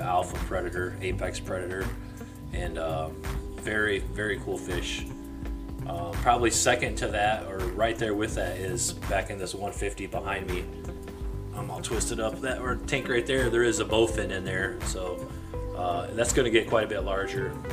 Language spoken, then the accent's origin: English; Indiana, United States; I don't even know if I know where you're from, but I'm from Indiana.